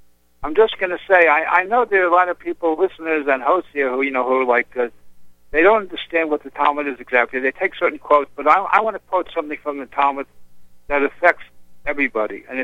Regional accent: Orlando, Florida, United States; also born or lived in Brooklyn, New York; So I actually grew up in Central Florida, in Orlando, the Orlando area.

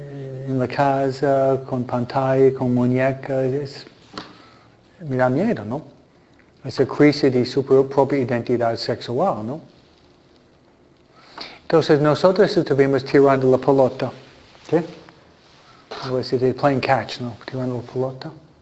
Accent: New York, United States; also born or lived in New Jersey; Yo vivía en el estado de Nueva York. Yo fui criado en Nueva York, New Jersey, iba a la universidad en Filadelfia

